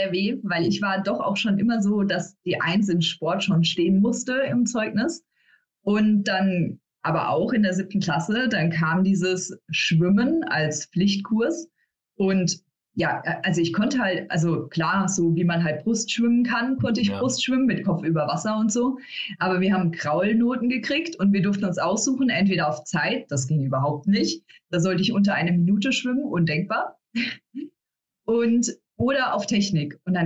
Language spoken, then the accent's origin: German; Worms, Rhineland-Palatinate, Germany; aber in meiner Heimatstadt in Worms.